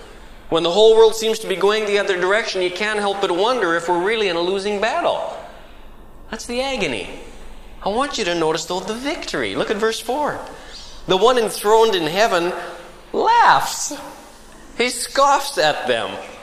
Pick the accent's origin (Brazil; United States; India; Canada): Canada; It tells you I'm Canadian.